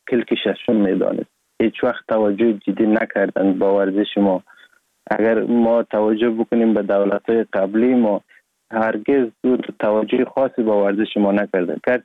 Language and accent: Persian; Sheberghan, Jowzjan, Afghanistan; born or raised there; also born or lived in Sar-e Pol